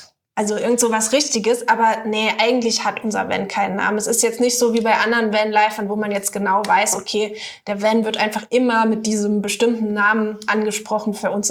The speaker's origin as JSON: {"language": "German", "region": "Saarland", "country": "Germany", "said": "Also Hustengutzje, das ist auf Saarländisch. Ich komme ja aus dem Saarland ursprünglich mal."}